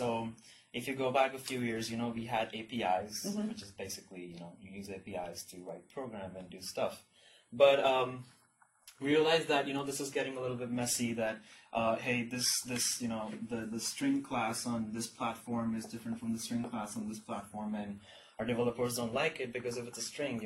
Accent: Delhi, India; now in United States; So I'm originally from India, Delhi, and I completed my high school over there. And currently I go to school in the state of Texas, University of Texas at Dallas, study computer science.

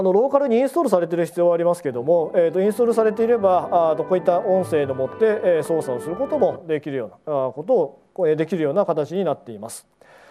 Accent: Gifu, Japan; accent: Gifu dialect; ちなみに僕は岐阜弁で、指南をしてますので

